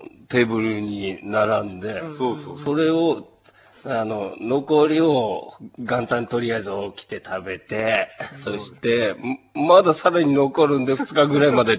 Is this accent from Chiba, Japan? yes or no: no; Hokkaido, Japan; はい、自分も北海道なんでね。それが当たり前だと思ってたんですけど